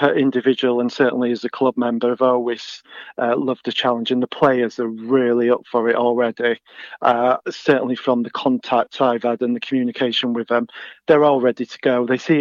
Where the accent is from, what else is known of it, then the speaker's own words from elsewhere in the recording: Upton, England, United Kingdom; I'm originally from Upton, and I started playing rugby at 10-year-old.